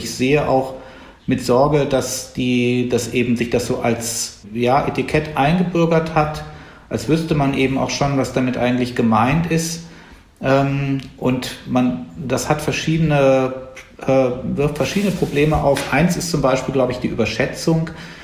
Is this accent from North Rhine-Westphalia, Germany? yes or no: yes; Bonn, North Rhine-Westphalia, Germany; auf anregende gute Schulen zu gehen in Bonn, wo ich aufgewachsen bin